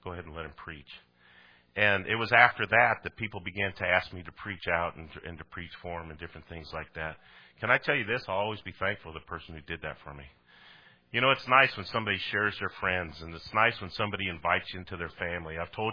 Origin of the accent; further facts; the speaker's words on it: Colorado, United States; moved away; because I came from Colorado. I moved here where I knew nobody.